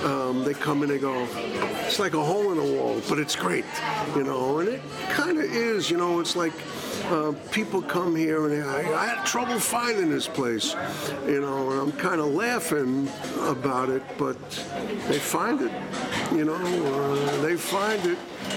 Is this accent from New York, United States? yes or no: yes; New York, United States; You know, it's just like growing up in New York, street thing.